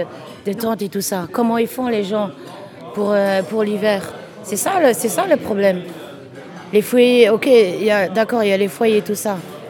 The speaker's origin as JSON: {"language": "French", "country": "Luxembourg", "said": "du Luxembourg, parce que moi, je suis luxembourgeoise."}